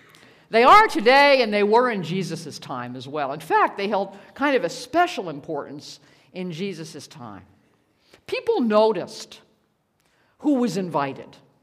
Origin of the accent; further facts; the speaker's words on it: Washington, District of Columbia, United States; Now, I come from Washington, D.C., spent many years there.